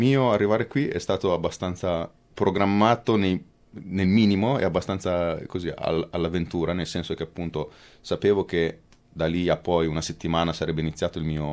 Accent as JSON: {"language": "Italian", "town": "Pesaro", "region": "Marche", "country": "Italy", "moved": "as an adult", "lives_now": "Australia", "said": "Allora, sono di Pesaro, ho 36 anni e prima di venire qua lavoravo per una società vicino a Milano che faceva trading di gas liquefatto."}